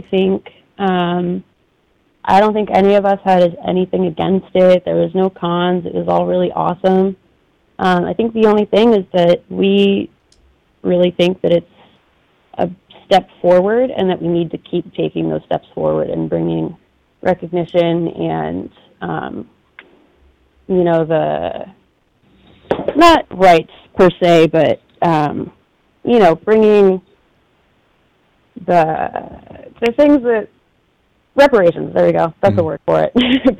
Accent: Oregon, United States; Oh, yeah, I was born and raised in Oregon. I am an enrolled tribal member for the Klamath tribes. I'm Klamath Modoc. So So my ancestral homelands is in Klamath Falls. But I was born and raised here in Oregon, yeah.

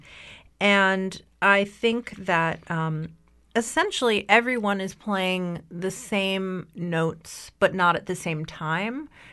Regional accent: Connecticut, United States; Which, ironically, I grew up in Connecticut and had never heard of this town.

